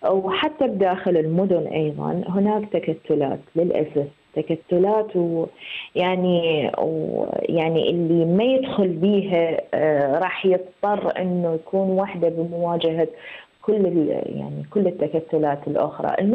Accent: Iraq; فأغلب الطلبات وخصوصا العراقيين، أنا أتحدث كعراقية

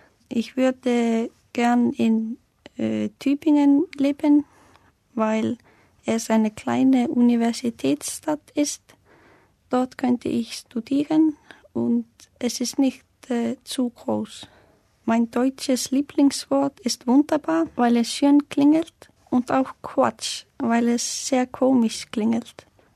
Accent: Reykjavik, Capital Region, Iceland; German is a second language; ich komme aus Island. Ich wohne in die Hauptstadt Reykjavik. Ich bin im Jahr 1994 geboren und ich bin Schülerin von Beruf. Ich lerne Deutsch, weil ich die Sprache schön finde.

